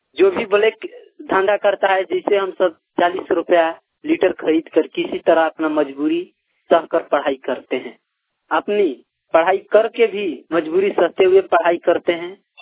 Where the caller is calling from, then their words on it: Chenari, Bihar, India; गांव सदोखर, थाना चेनारी, जिला रोहतास ससरम, मैं बिहार से बोल रहा हूँ।